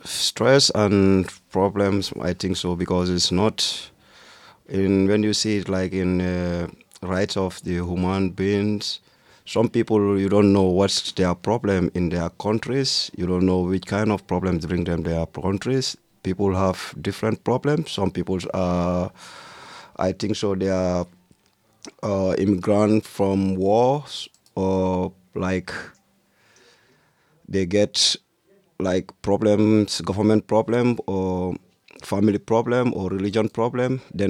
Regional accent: Gambia; English is a second language; moved away as an adult; now in Germany; I come from Gambia, 2 months here. I'm living inside of Deutschland in South

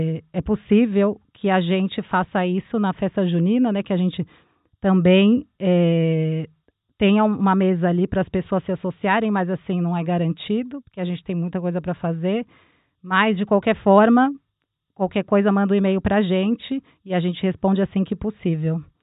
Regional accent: São Paulo, Brazil; also born or lived in Rio de Janeiro; eu sou de São Paulo, capital, mas eu morei alguns anos no Rio de Janeiro.

